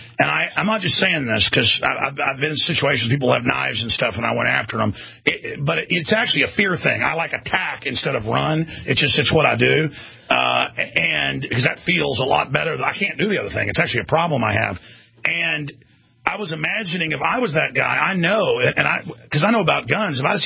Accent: Dallas, Texas, United States; I grew up in Dallas. It was dangerous.

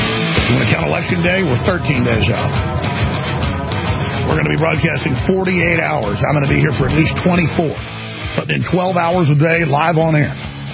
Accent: Texas, United States; But, I mean, I'm from Texas. I'm so Americana, it's ridiculous.

